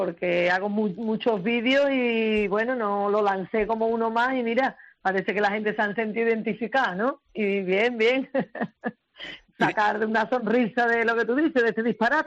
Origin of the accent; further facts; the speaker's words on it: Seville, Andalusia, Spain; Sí, yo soy de Triana, hijo. No me he criado chillando todo el día.